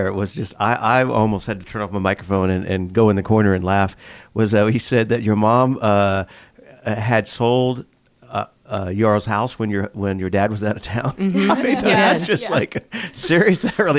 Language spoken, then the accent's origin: English; Miami, Florida, United States; Oh, cause I'm from Miami, from Florida.